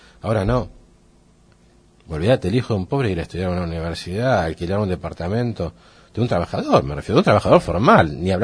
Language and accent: Spanish; Buenos Aires, Argentina; Vos como bonaerense debés hoy 38.400 pesos. Cada bonaerense debemos eso.